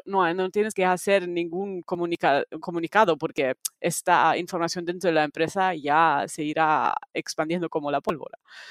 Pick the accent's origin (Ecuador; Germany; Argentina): Germany; now in Spain; soy alemana originalmente, pero ahora llevo en España 12 años, si no me equivoco.